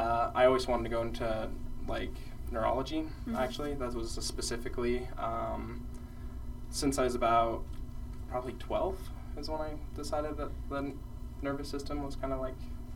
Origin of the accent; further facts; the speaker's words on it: Utah, United States; I am from Cache Valley.